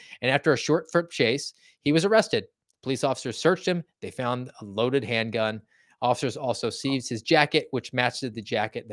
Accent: Georgia, United States; You know, I'm from Georgia, so I felt a little bit of a pull here on the heartstrings

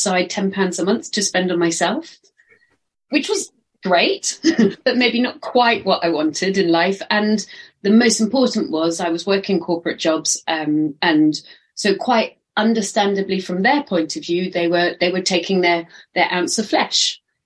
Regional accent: United Kingdom; because I was kind of raised that way, you know, property and we're British and everything.

